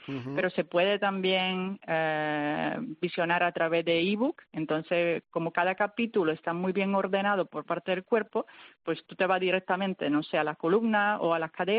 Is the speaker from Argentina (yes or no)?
no; Italy; Spanish is a second language; now in Marbella, Spain; porque bueno, soy italiana, y ya volveré en Suiza también, antes de volver a Marbella